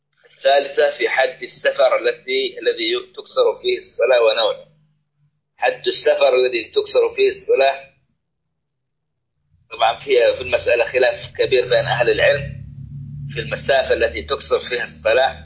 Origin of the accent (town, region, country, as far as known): Saudi Arabia